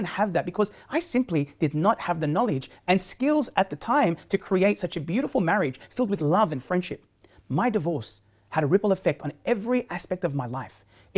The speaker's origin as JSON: {"language": "English", "town": "Sydney", "region": "New South Wales", "country": "Australia", "tie": "born or raised there", "said": "in person from my hometown city of Sydney, that is heavily populated with multicultural Muslims."}